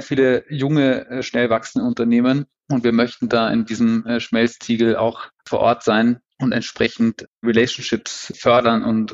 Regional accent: Bad Reichenhall, Bavaria, Germany; born there; Bei mir hört man es zwar nicht, ich bin tatsächlich aber auch gebürtiger Bayer, und zwar Bad Reichenhaller.

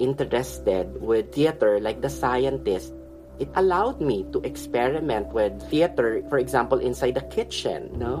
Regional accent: Philippines; I came from Barangay Piñan, a small barangay.

